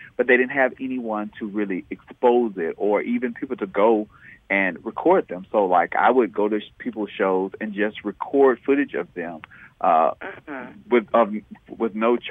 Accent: Tennessee, United States; moved away as an adult; now in Atlanta, United States; I'm originally from Tennessee, and I moved to Atlanta in 2008

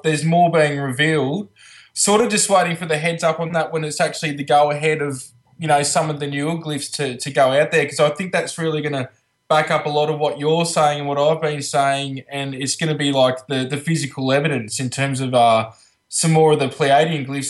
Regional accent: Albury, New South Wales, Australia; So my brother's down from Albury at the moment, my hometown.

